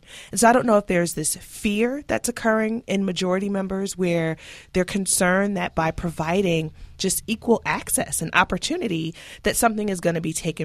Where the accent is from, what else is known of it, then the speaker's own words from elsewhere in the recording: Newark, New Jersey, United States; it kills me every time I go back to my hometown of Newark, New Jersey